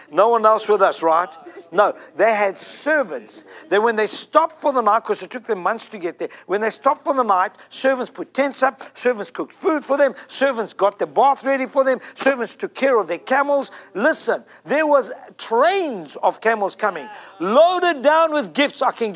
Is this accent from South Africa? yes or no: yes; South Africa; I was sick growing up in South Africa all the time.